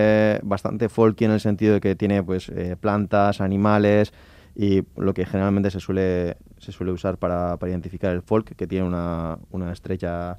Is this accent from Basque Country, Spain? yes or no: yes; San Sebastián, Basque Country, Spain; somos de Donosti, o sea, somos de ciudad